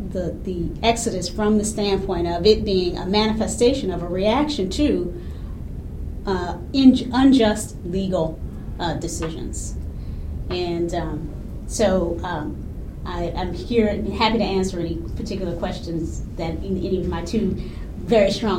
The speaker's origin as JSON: {"language": "English", "region": "Virginia", "country": "United States", "said": "as a person who's been living here in the Bay Area for 15 years now, I came here from Virginia."}